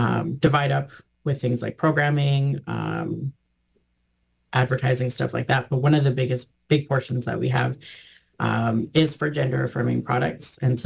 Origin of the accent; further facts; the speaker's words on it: Alberta, Canada; And then I'm also from Alberta